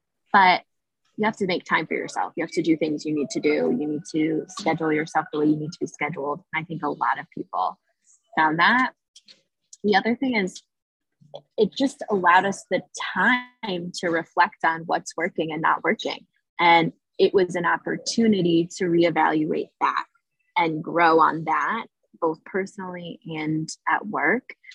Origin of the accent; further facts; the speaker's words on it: Connecticut, United States; now in Washington, United States; I'm originally from Connecticut.